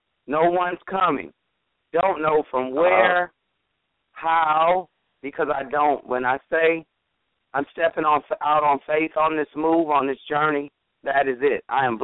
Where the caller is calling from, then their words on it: Detroit, Michigan, United States; From Detroit.